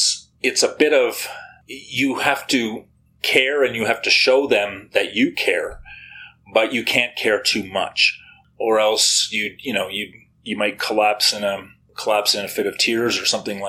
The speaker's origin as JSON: {"language": "English", "country": "Canada", "said": "I'm a Canadian journalist who has spent, I guess, 9 years overseas covering conflicts and disasters, primarily in Asia."}